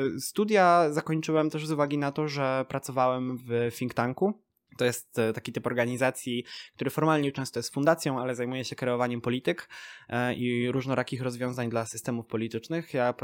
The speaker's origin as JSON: {"language": "Polish", "town": "Poznań", "region": "Greater Poland Voivodeship", "country": "Poland", "tie": "born or raised there", "said": "Ja się tutaj urodziłem, śmieję się, że jestem poznaniakiem na 15 pokoleń wstecz, bo faktycznie gdzie nie wejdę w moje drzewo genealogiczne, to się okazuje, że to był ktoś z Poznania i zawsze gdzieś wokół tego miasta się kręciłem, tu się urodziłem"}